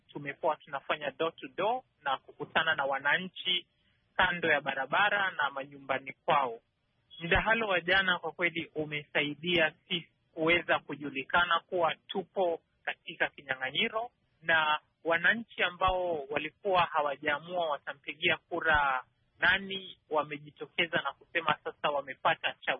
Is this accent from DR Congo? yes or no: no; Kenya; Mimi ni mzaliwa wa Kenya, nimeishi na kusomea Kenya.